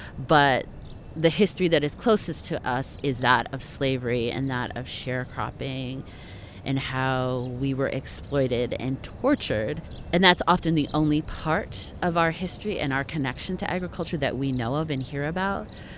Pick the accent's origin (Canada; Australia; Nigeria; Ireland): Canada; I'm from Canada